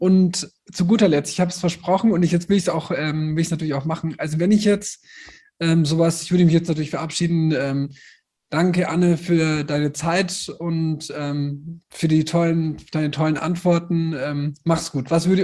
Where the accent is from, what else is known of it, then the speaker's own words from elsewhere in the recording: Nuremberg, Bavaria, Germany; Also ich meine, ich kann leider nicht gut Fränkisch. Ich komme aus Nürnberg.